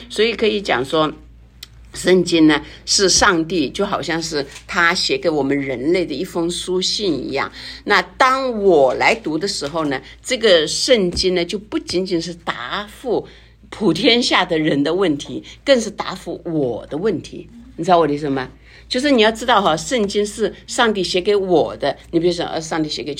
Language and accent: Chinese; China; moved away as an adult; 像我们从大陆来，特别我因为在中国大陆 读完大学然后来这边的时候